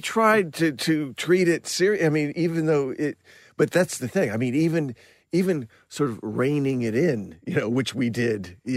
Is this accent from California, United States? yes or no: yes; Burbank, California, United States; The artwork was something I grew up with in Burbank.